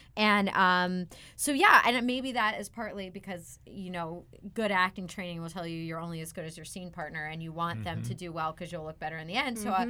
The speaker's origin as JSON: {"language": "English", "town": "Pittsburgh", "region": "Pennsylvania", "country": "United States", "tie": "born or raised there", "said": "I was very lucky growing up in Pittsburgh that I basically got to work nonstop as a kid."}